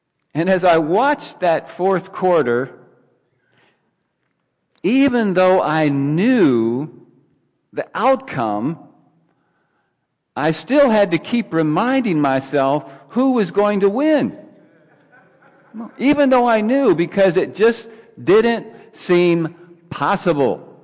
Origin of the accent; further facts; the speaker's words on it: Cincinnati, Ohio, United States; And so, because I grew up in Cincinnati, Ohio, I also cheer for the Cincinnati Reds baseball team, Cincinnati Bengals football team.